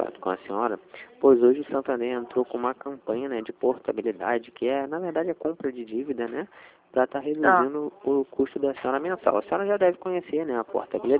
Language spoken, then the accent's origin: Portuguese; Rio de Janeiro, Brazil; eu sou aqui da Vila da Penha